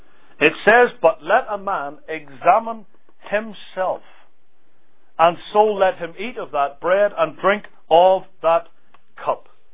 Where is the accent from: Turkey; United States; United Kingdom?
United Kingdom; and there we were, and I was a greenhorn from the United Kingdom, not knowing what any of this was about.